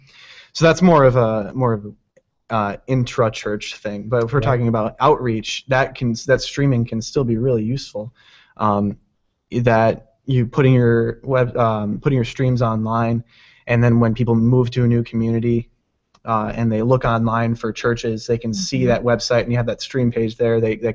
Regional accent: Saline, Michigan, United States; Well, I'm from Saline, Michigan, which is right next to Ann Arbor.

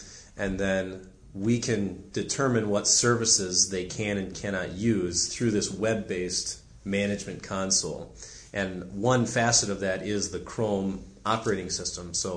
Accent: Lake Mills, Wisconsin, United States; I grew up just outside of Lake Mills, Wisconsin.

